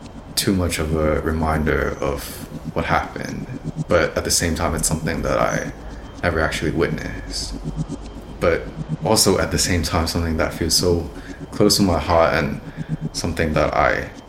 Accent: Hong Kong; also born or lived in Canada / United Kingdom; I grew up in Hong Kong. I learned about myself in Canada. I went to school here in the UK, and then I went back to Hong Kong in, I think, 2020.

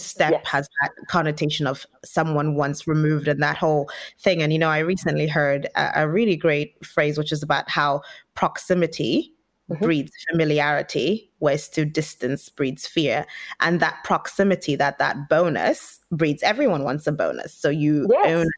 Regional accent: Zambia; now in London, United Kingdom; I know I struggled when I first came to the UK. You know, I'm from Zambia originally, and you know, it's taken me a while to get into the flow of things

